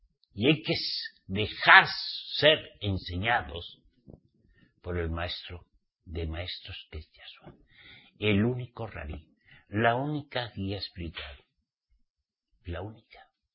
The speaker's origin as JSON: {"language": "Spanish", "country": "Spain", "tie": "born or raised there", "said": "Y digo en España porque soy español. ¿Qué pasa? Yo nací en España. Soy israelita redimido por la sangre de Yahshua el Mashiach, safartita. Mis antepasados eran judíos."}